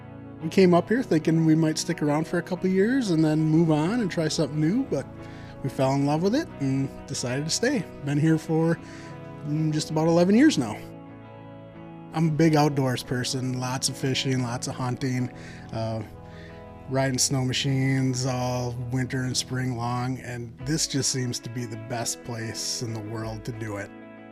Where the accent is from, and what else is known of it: Wisconsin, United States; also born or lived in Minnesota; now in Kotzebue, United States